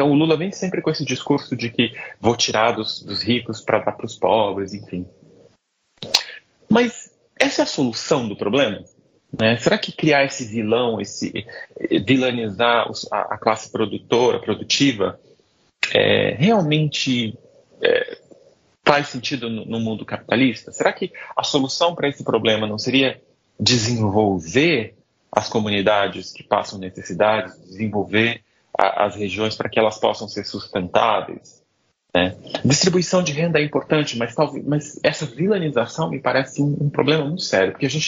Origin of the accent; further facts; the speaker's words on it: Brazil; A percepção que eu tenho como brasileiro é que não.